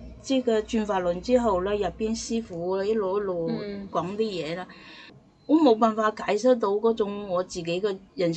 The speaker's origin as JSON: {"language": "Cantonese", "region": "North China", "country": "China", "said": "我哋係北方人嘅性格咧，係比較剛烈啲嘅，所以我哋嘅性格咧有時好急躁啦。"}